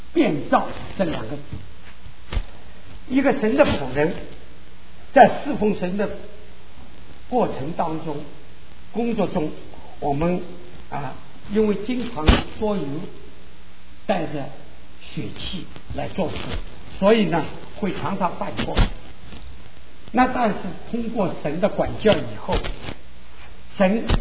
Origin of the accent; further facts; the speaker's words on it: Shanghai, China; 大家都知道我是上海人，很多上海人说另眼会看待人